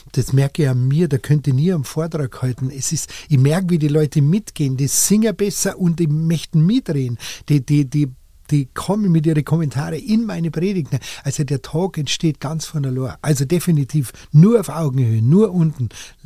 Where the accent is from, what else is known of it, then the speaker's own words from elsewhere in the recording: Munich, Bavaria, Germany; Nein, ich bin in Leim aufgewachsen.